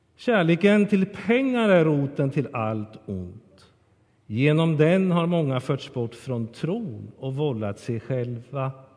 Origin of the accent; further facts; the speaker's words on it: Kolmården, Östergötland, Sweden; Jag är uppvuxen nära Kolmårdens djurpark